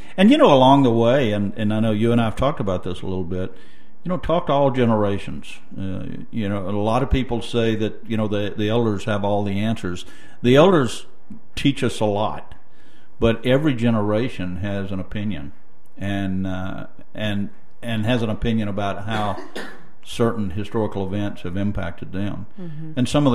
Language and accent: English; Louisiana, United States; I grew up in South Louisiana and have a real fond place in my heart for the Houma Indian of South Louisiana